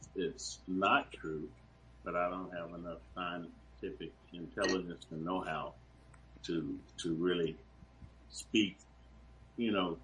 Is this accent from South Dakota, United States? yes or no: no; Texas, United States; the hot that I grew up with here in Texas